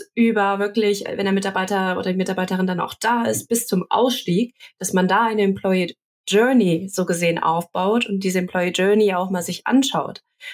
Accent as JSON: {"language": "German", "town": "Cologne", "region": "North Rhine-Westphalia", "country": "Germany", "said": "als Kölnerin"}